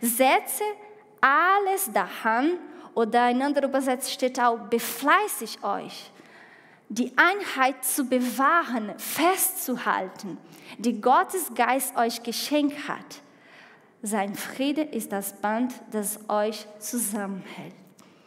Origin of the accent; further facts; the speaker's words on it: Brazil; German is a second language; Ich bin Brasilianerin und ich komme aus total anderer Welt.